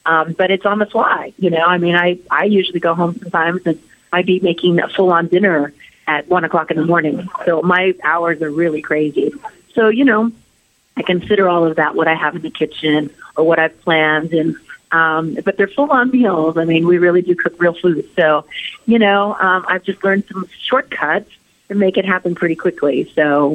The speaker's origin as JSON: {"language": "English", "town": "Anaheim", "region": "California", "country": "United States", "tie": "born or raised there", "said": "So, and Anaheim, my hometown."}